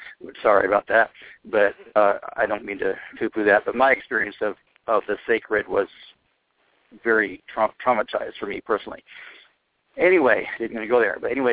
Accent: United States; I'm speaking from my own being an American, growing up in a Western society with the Socratic method

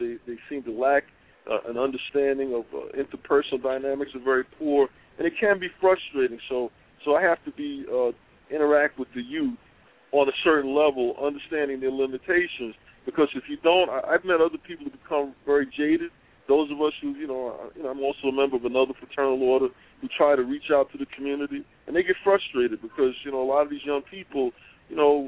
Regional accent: New York City, New York, United States; I grew up in, I live in New York City. I grew up in Bed-Stuy, which is right next to Brownsville, pretty much about the same age as Mike Tyson.

